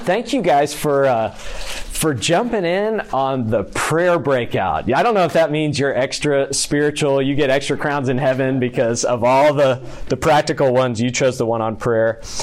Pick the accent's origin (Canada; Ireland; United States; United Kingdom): United States; Katy, Texas; I grew up in Katy, out in Katy, so I'd always heard of Houston's First, and then went to Texas A&M with like Steven and some others